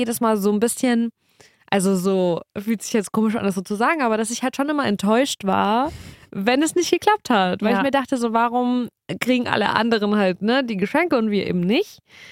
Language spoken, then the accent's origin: German; Germany; Also, weil ich bin ja dann in Deutschland schon aufgewachsen, als so, auch wenn ich so Kindergarten oder so, ne, oder auch Grundschule darüber nachdenke.